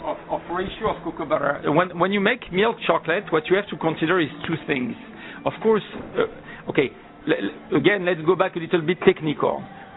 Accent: Paris, Île-de-France, France; English is a second language; And I was raised in Paris

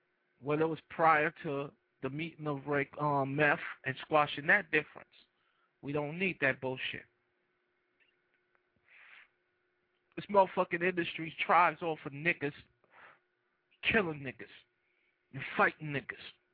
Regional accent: California, United States; Then in California, yay. My hometown, Inland Empire, salute.

